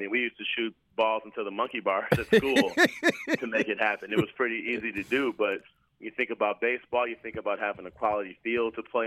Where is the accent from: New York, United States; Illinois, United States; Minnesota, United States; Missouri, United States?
Illinois, United States; I grew up in the Kenwood area in the early 80s, and my mother raised me